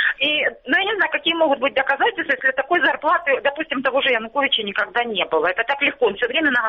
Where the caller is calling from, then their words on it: Luhansk Oblast, Ukraine; Луганщина.